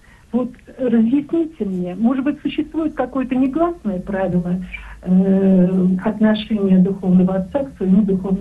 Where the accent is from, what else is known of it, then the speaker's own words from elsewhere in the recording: Saint Petersburg, Russia; я из Санкт-Петербурга.